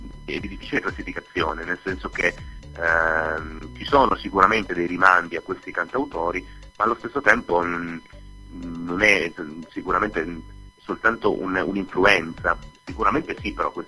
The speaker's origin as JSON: {"language": "Italian", "town": "Turin", "region": "Piedmont", "country": "Italy", "tie": "born there", "said": "vivo a Torino, anche se sono originario dell'Abruzzo, della provincia di Pescara, ci tengo a dirlo, insomma, sono nato qua, ma i miei genitori sono di lì"}